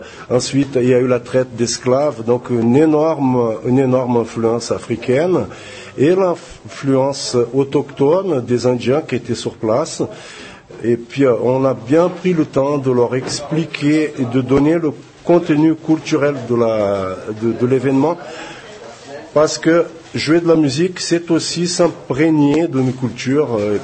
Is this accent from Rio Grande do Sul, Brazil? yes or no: yes; Porto Alegre, Rio Grande do Sul, Brazil; moi, je suis originaire du sud du Brésil, de Porto Alegre.